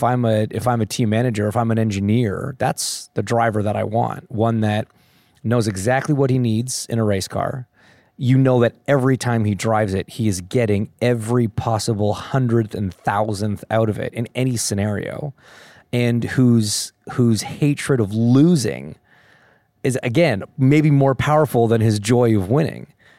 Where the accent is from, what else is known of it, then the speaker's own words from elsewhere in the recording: Toronto, Ontario, Canada; I grew up a kid in Toronto.